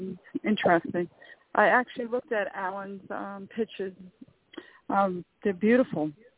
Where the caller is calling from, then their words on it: New York, United States; from New York.